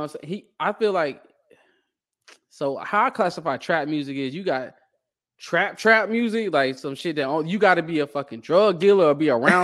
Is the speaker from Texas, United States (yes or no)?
no; Atlanta, Georgia, United States; So I'm from East Atlanta, bro. He been holding down over here for many moons, bro.